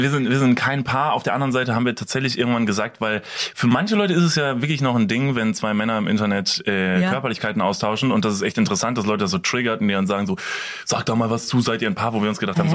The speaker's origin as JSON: {"language": "German", "town": "Kevelaer", "region": "North Rhine-Westphalia", "country": "Germany", "said": "Ich komme aus dem wunderschönen Wallfahrtsort Kevela an der holländischen Grenze. Da gibt es sehr viele Kirchen"}